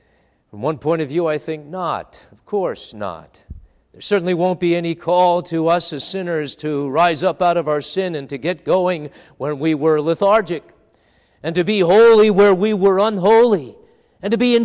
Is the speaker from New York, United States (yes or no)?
yes; Long Island, New York, United States; I remember in the Methodist church where I was raised in Long Island, New York, they were preaching that way back then.